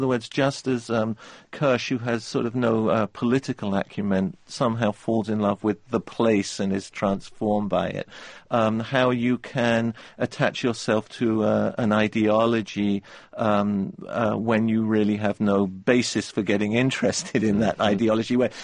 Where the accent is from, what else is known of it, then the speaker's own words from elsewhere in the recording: England, United Kingdom; now in New York, United States; anti-Semitism in aspects of my experience growing up in England.